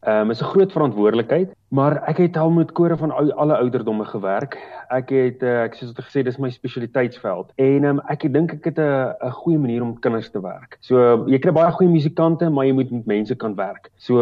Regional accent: Free State, South Africa; ek het in Leibrand groot geword, ek is 'n Oos-Vrystater en ek het in Bloemfontein geswat, so dis regtig in my are die Vrystaat.

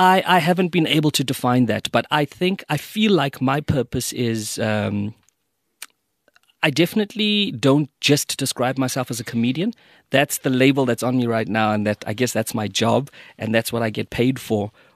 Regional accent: Mthatha, Eastern Cape, South Africa; I grew up Mtata.

